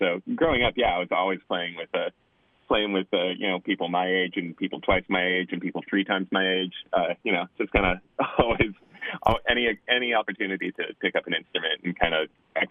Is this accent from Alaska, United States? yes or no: yes; Wasilla, Alaska, United States; also born or lived in Palmer; I grew up kind of at the base of Hatcher's Pass until I was seven, out there. It's technically Palmer, but, you know, kind of out in the sticks. And then from 7 to 18, I lived in Wasilla.